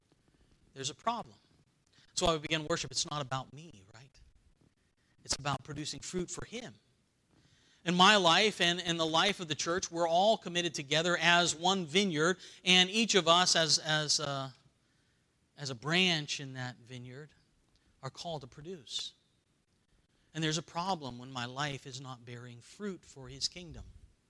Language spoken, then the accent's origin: English; North Carolina, United States; Where I grew up in North Carolina, not only would you give your testimony, you'd sing your song that goes with your testimony.